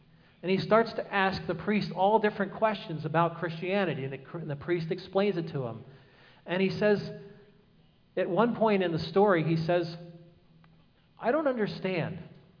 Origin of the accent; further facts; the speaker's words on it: Manahawkin, New Jersey, United States; I'm like, yeah, I'm from Manahawkin. He says, did you go to Southern Regional High School? I'm like, yeah, I went to Southern Regional High School.